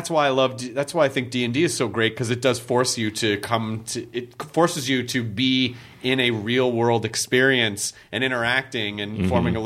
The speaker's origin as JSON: {"language": "English", "town": "Memphis", "region": "Tennessee", "country": "United States", "tie": "born or raised there", "said": "when I grew up in Memphis"}